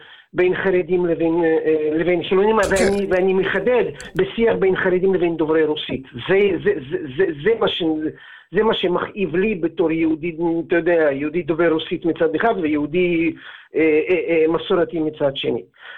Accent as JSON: {"language": "Hebrew", "country": "Latvia", "moved": "yes", "lives_now": "Israel", "said": "אני עולה די ותיק, לפני כ-30 שנה, אבל כן, לפני 30 שנה עליתי מברית המועצות."}